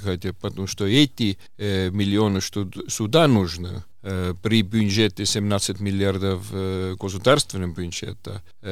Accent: Tartu, Tartu County, Estonia; И если я смотрю на Тарту, откуда я родом, Тарту 3800.

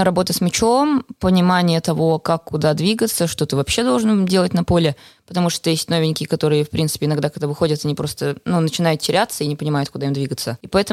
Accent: Estonia; Вот я из Эстонии там была одна.

